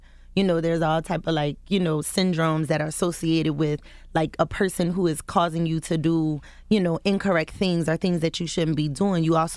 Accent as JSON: {"language": "English", "region": "the South", "country": "United States", "said": "And then if you also think about it, like, we're from the South."}